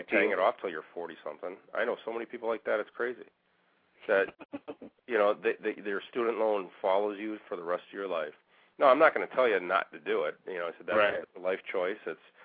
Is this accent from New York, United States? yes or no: no; Waukesha, Wisconsin, United States; now in Muskego, United States; No, I live in Muskego. I'm from Waukesha.